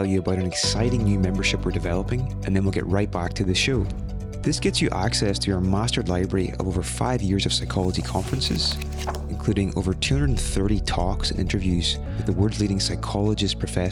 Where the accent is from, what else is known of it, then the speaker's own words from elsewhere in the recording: Northern Ireland, United Kingdom; I grew up a ginger in Northern Ireland with red hair.